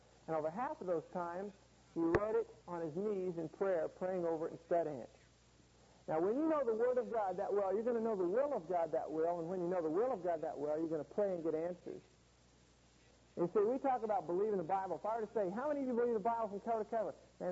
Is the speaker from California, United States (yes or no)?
yes; Los Angeles, California, United States; now in Iowa, United States; I am from California, from Los Angeles, a little tiny town that you may have never heard of. But the armpit of America, smog capital of the world. I came up here to Iowa, beautiful Iowa, nice fresh air